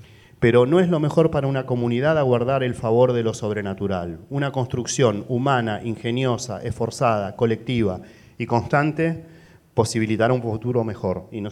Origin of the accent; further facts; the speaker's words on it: Buenos Aires, Argentina; now in Rosario, Argentina; Nosotros somos dos personas de afuera de Rosario que somos rosarinos. Yo soy porteño, Germán es santafesino. Acá elegimos vivir todos los días. Acá hicimos rancho, estudiamos, tuvimos las crías. y acá nos quedamos